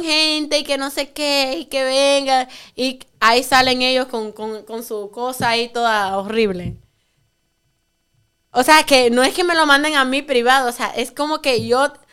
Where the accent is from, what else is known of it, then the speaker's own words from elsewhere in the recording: Dominican Republic; moved away as an adult; now in United States; No americana, ya europea, dominicana y casada, ya con mi green card.